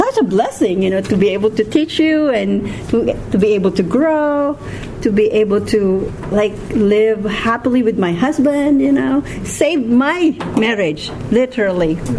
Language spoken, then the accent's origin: English; Philippines; English is a second language; growing up in the Philippines, I have grandma father side, grandma mother side. They speak two different dialects. Okay, I go to school. Everything is in English. Our textbooks are in English. And then you speak Tagalog, which is the national language.